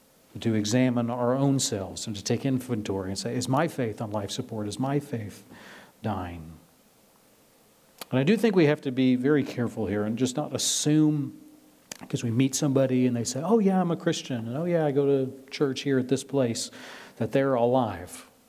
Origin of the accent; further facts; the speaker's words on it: Nebraska, United States; I can think of a couple that I kind of knew growing up in Nebraska.